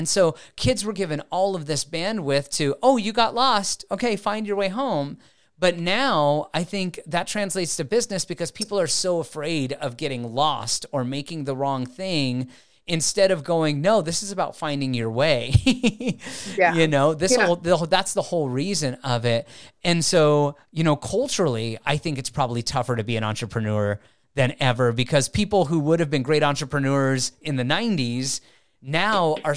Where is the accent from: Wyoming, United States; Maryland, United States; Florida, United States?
Wyoming, United States; And granted, I lived in Wyoming, so it was the wild, wild west. I grew up in Wyoming.